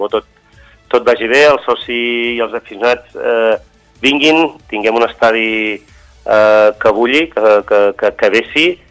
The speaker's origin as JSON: {"language": "Catalan", "region": "Catalonia", "country": "Spain", "said": "aquí com a Catalunya, com a catalans"}